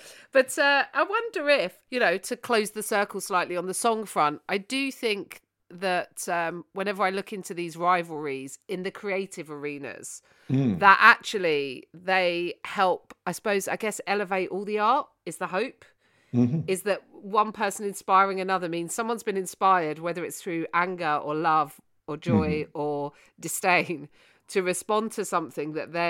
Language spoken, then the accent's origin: English; United Kingdom; well, I am British. So if I hate Britain, then I hate myself.